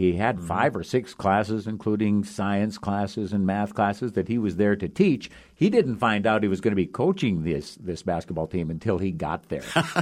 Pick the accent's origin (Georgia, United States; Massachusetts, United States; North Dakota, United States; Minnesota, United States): North Dakota, United States; Stanley; You know, Doug, I'm originally from Stanley, North Dakota, which is about 30 miles north of Newtown